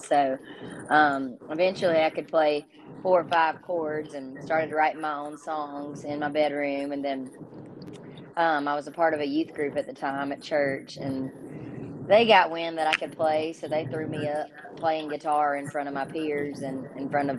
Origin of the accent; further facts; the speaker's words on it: Phenix City, Alabama, United States; I'm from Phoenix City, Alabama, so I played in coffee shops around Phoenix City, Columbus, Georgia, and eventually when I turned 21, I started playing in bars around that area as well